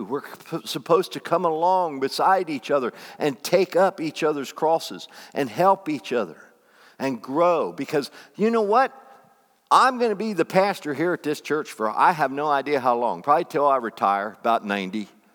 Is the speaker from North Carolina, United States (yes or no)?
no; Pennsylvania, United States; I'm from Pennsylvania. I know you guys. Your sheds are full of them.